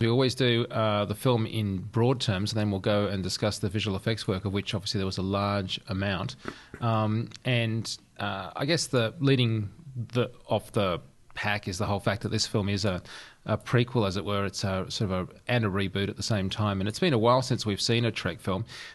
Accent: Australia; It's funny for me being an Australian because Eric Banner

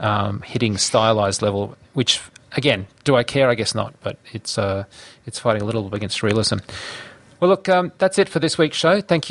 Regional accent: Australia; I'm an Australian, and I know intimately what that kind of feels like.

